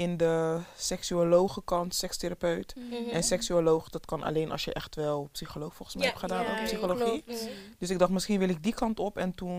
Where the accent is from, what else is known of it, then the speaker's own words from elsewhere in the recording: Rotterdam, South Holland, Netherlands; uit Rotterdam.